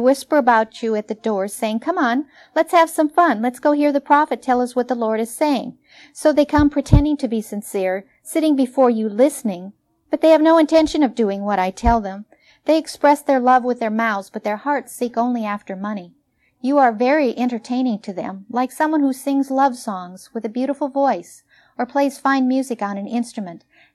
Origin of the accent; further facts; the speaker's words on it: Midwest, United States; And I grew up in the Midwest. My uncles all had farms.